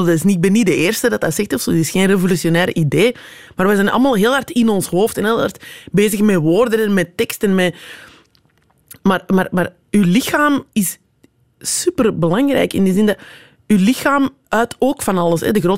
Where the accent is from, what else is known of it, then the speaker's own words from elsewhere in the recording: Antwerp, Flanders, Belgium; Of vraag van waar bent je? En als ik zeg Antwerpen